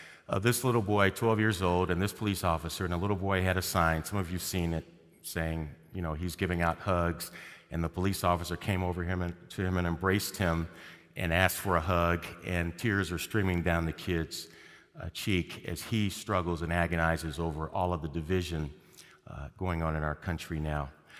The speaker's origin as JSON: {"language": "English", "town": "St. Louis", "region": "Missouri", "country": "United States", "tie": "born or raised there", "said": "Many of you know that St. Louis is my hometown. I grew up about 8 miles from where Ferguson, Missouri is. Ferguson's a suburb. I grew up in the urban core of St. Louis."}